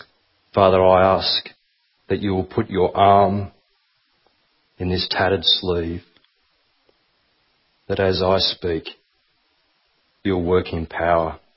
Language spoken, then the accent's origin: English; Collaroy, New South Wales, Australia; I grew up on Collaroy on the northern beaches of Sydney. I went to a private school.